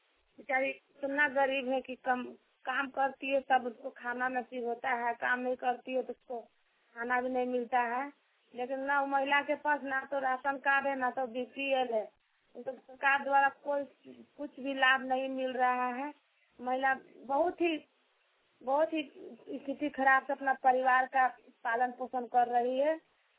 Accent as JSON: {"language": "Hindi", "region": "Jharkhand", "country": "India", "said": "मैं कांके ब्लॉक और मांझी ब्लॉक के बीच के बात बता रही हूँ, मेरी गांव की बात बता रही हूँ।"}